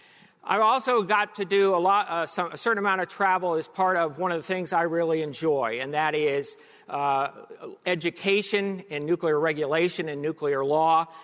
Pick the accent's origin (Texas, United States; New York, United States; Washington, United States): New York, United States; New York City; born there; when I was born in New York City in 1953